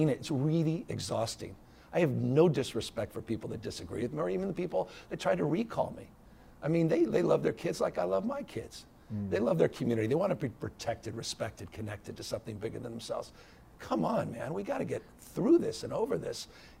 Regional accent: San Francisco, California, United States; I grew up in San Francisco. My first taste of politics was the early memories around the Briggs Initiative in the 70s.

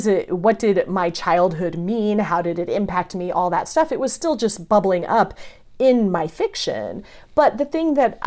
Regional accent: Indianapolis, Indiana, United States; also born or lived in England; I was living in England and my brother and my parents were still in my hometown of Indianapolis.

